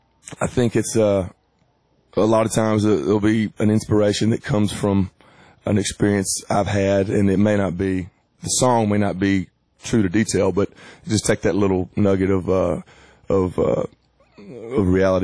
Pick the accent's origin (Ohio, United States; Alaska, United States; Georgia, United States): Georgia, United States; But I grew up in Atlanta, or mm-hmm. about an hour from Atlanta